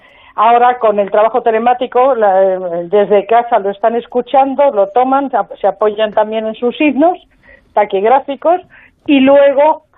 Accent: Madrid, Community of Madrid, Spain; Yo soy de Madrid y, bueno, pues parece que todo el mundo tiene que hablar como tú

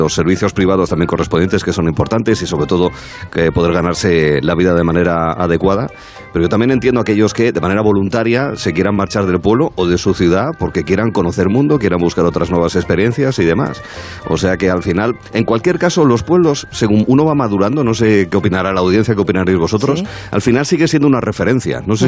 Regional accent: Tábara, Castile and León, Spain; Cuando me dicen asturiano es un título más que un origen. Sí. Pero mi pueblo está en Zamora y se llama Tábara, cerca de Aliste

